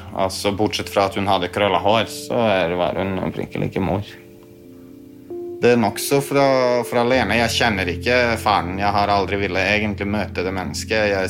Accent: Serbia; Swedish is a second language; moved away as an adult; now in Norway; Jag är serber opprinnelig. Som har då vuxit upp i Serbia. Och kom till Norge i 2007. Då var jag 24 år.

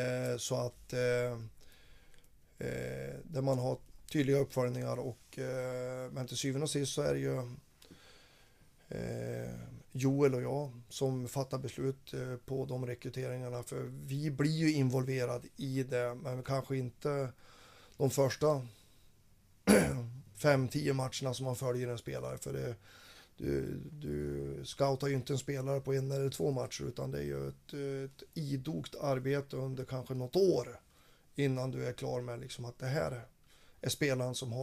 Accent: Fränsta, Västernorrland County, Sweden; Jag har varit ute i mina hemtrakter uppe i Fränsta på mina fars skogsskiften

